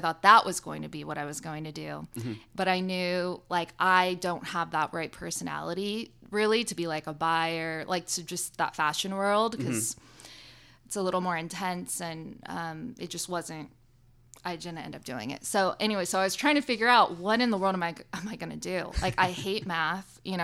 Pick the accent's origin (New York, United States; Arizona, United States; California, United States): California, United States; I am from California.